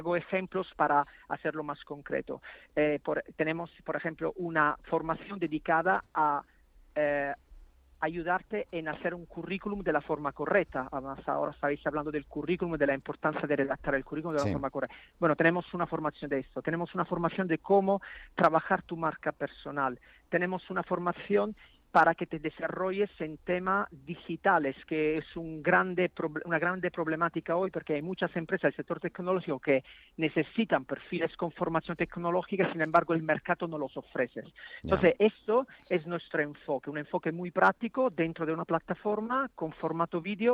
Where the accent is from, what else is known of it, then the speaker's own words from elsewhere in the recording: Italy; Spanish is a second language; now in Spain; Yo soy italiano, medio español, casado con una española, con hijos españoles, así que el inglés lo justo.